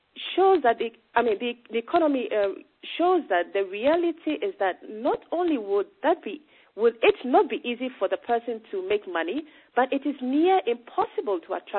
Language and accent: English; Ghana; I come from Ghana, and I mean, mm-hmm. in my country